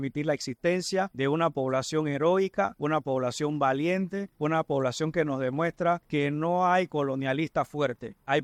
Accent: Panama; Como panameño, creo que la consigna una sola bandera, un solo territorio, para mí representa

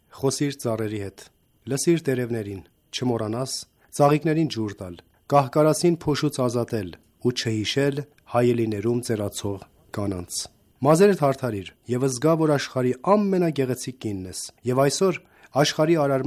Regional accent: Armenia; now in Iran; նաեւ ես Հայաստանցի եմ, բայց Պարսկաստան, ինչպես ասացի, ավելի հարազատ է։

